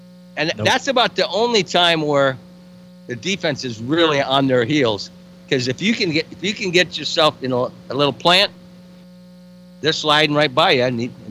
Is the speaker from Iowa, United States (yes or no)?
yes; Iowa, United States; I came from Iowa, and these Floridians don't have a clue what you go through up there